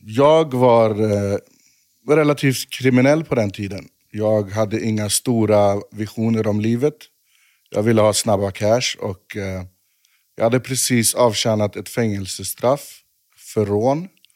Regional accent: Östersund, Jämtland County, Sweden; born there; moved away; Jag flyttade till Göteborg från Östersund, jag är född Östersund. Jag flyttade till Göteborg 1996, tror jag, 97.

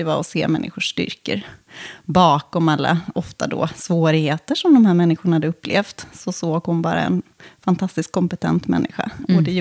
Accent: Gothenburg, Västra Götaland County, Sweden; Ja, jag är född och uppvuxen i Göteborg.

